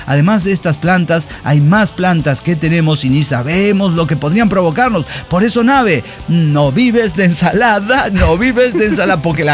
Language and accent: Spanish; Mexico; Como todo mexicano, sabemos que lo primero, no sé, leche o algo